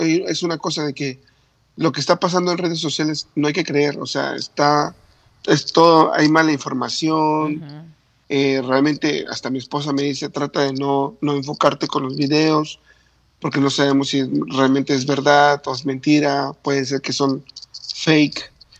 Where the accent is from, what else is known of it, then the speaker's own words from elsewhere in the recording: Mexico; now in Israel; yo soy mexicano y sí, realmente, pero vivo en Israel y tengo que adoptar este país como mi país al final